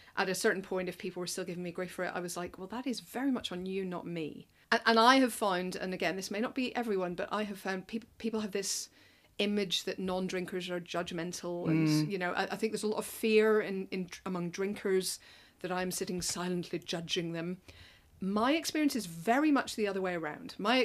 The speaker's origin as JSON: {"language": "English", "region": "Northern Ireland", "country": "United Kingdom", "said": "I come from Northern Ireland as well, which ditto."}